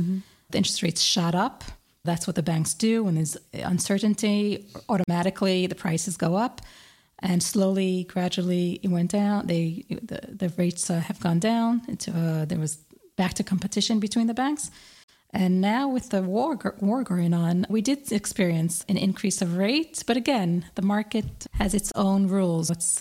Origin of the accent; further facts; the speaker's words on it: Jerusalem, Jerusalem District, Israel; I would move back to Yerushalayim because I grew up in Yerushalayim and it's just a beautiful place